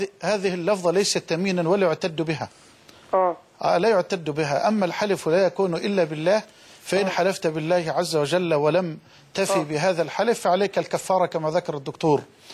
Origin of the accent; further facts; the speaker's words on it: Suez, Suez Governorate, Egypt; انا عاشق لأهل السويس وانا ابن السويس